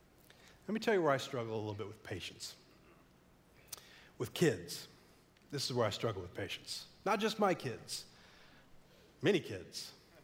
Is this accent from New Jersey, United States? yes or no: no; Lincoln, Illinois, United States; My hometown is Lincoln, Illinois.